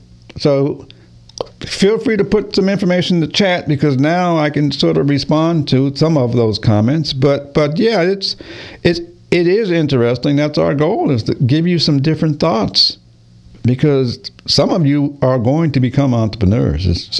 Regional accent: Massachusetts, United States; Now, for those of you not aware, I'm actually from Massachusetts, so we had snow up there. And so I did shovel snow as a teenager, and I made money.

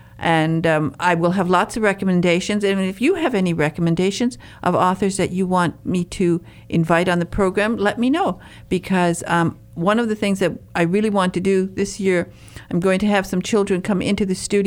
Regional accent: Detroit, Michigan, United States; and I come from Detroit. I lived in Detroit as a child, and we had one of the best libraries.

